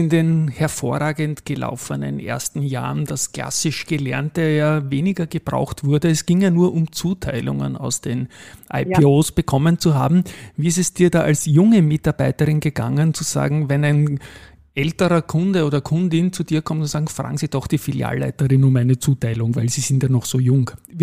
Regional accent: Austria; bei uns als Österreicher war es natürlich ganz schwierig

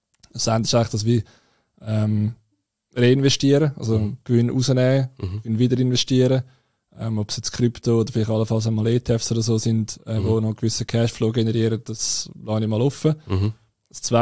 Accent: Zurich, Switzerland; ich komme aus dem Zürcher Unterland.

